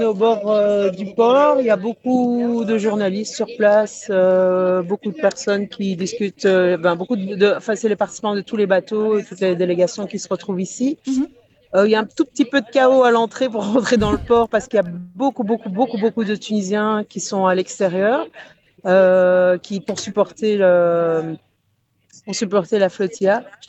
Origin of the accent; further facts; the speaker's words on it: Belgium; moi, je suis une Belge qui devait être sur le bateau